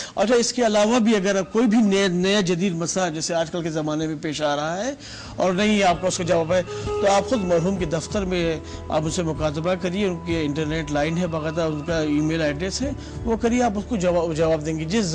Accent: Utraula, Uttar Pradesh, India; now in Mashhad, Iran; میں ہندوستان کا رہنے والا ہوں، اترولا ضلع بلرامپور کا رہنے والا ہوں اور یہاں ایران میں تحصیل کرتا ہوں.

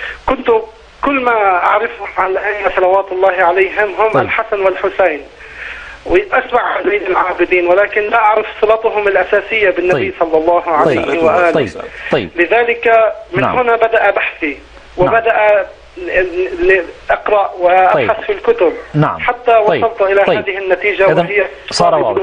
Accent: Lebanon; انا من لبنان وانا كنت حنبلي المذهب الفقهي وكنت وهابي المذهب العقائدي

